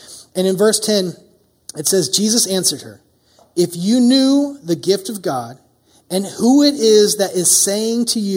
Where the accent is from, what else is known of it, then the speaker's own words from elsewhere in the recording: United States; I'm from the South where you do walk up to strangers and you're just like, hey, how's it going, man?